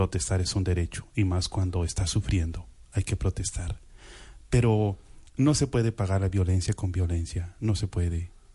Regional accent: Mexico; Y yo, que soy mexicano.

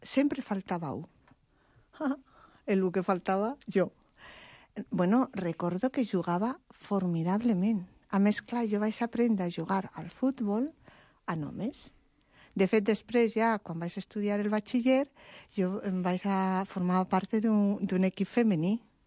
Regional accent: Oviedo, Asturias, Spain; born there; Jo, a Oviedo, sóc asturiana.

